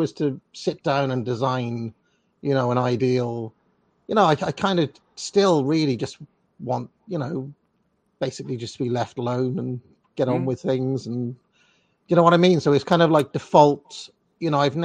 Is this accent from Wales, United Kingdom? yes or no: yes; Wales, United Kingdom; Back in my hometown, it was 21 degrees by the sea, right?